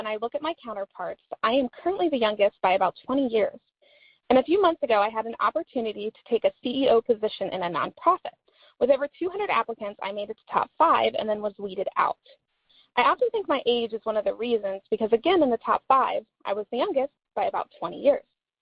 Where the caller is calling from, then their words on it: Ohio, United States; Hi, Barbara. … I'm calling from Ohio.